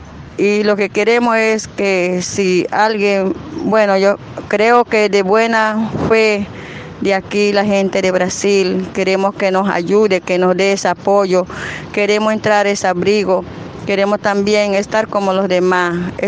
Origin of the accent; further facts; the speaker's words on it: Venezuela; moved away as an adult; now in Brazil; Vengo de Venezuela. Yo soy madre indígena que me vine aquí para en Brasil